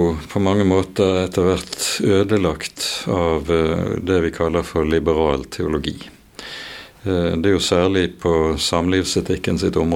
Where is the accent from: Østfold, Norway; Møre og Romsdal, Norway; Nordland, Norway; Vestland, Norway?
Vestland, Norway; Bergen; jeg vokste opp oppe på Landås, og der var det også en søndagsskole som lokalt der oppe